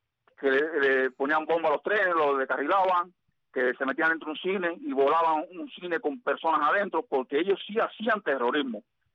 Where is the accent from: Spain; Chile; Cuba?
Cuba; somos cubanos dignos.